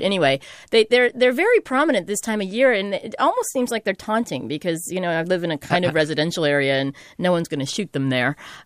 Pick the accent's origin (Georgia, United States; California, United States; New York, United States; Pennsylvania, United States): California, United States; You know, when I was a kid growing up in the Central Valley, my grandfather had a big old charbroiler, and we used to put the turkeys on the rotisserie.